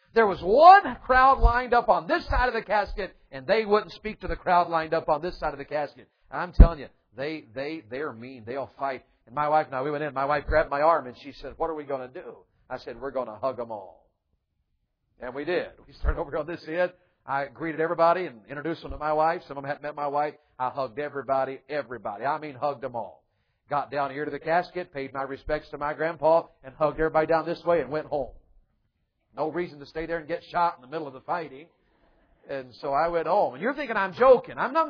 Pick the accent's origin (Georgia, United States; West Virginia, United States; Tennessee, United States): Tennessee, United States; Now, I was raised in Tennessee in the mountains, and the mountains where I was raised, fighting is part of the culture.